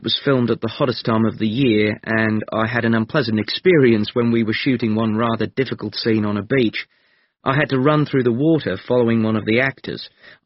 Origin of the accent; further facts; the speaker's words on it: New Zealand; I grew up in New Zealand, and one day I wandered into my local library